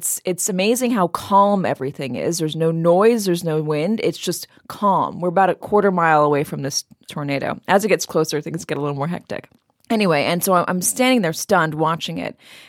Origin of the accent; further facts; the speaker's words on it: Los Angeles, California, United States; and I'm from Los Angeles. I mean, rain is a weather event for me.